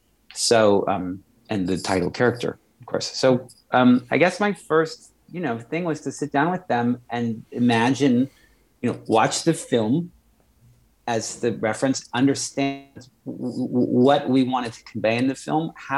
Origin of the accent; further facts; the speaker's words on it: California, United States; So I grew up in California. I was trained in France